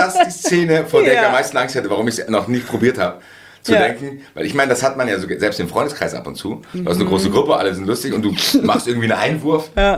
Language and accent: German; Hesse, Germany; Ich bin im Nordend tatsächlich aufgewachsen.